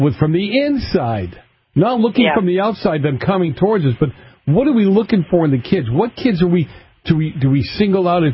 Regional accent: Boston, Massachusetts, United States; No, I grew up in Boston in the 70s, heavy mafia influence.

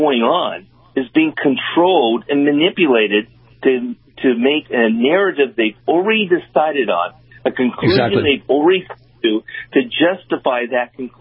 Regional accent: United States; As a Christian and as an American, I believe in justice.

